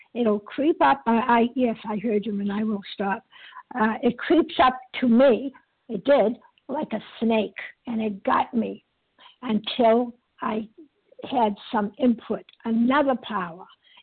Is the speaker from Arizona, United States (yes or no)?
no; Medford, Massachusetts, United States; I am from Medford, Massachusetts, a grateful, recovered, compulsive eater.